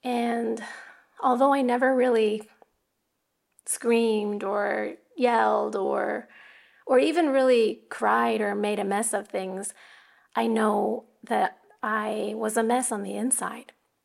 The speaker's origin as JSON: {"language": "English", "region": "Tokyo", "country": "Japan", "tie": "born or raised there", "said": "even though I was born and raised here in the Tokyo metropolitan area, I was never really a part of mainstream culture here, not having gone to Japanese school."}